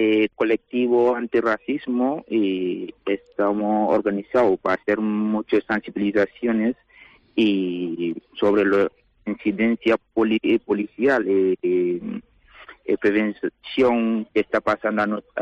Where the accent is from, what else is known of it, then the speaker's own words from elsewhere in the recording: Guinea; now in Ciudad Real, Spain; Yo soy de Guinea.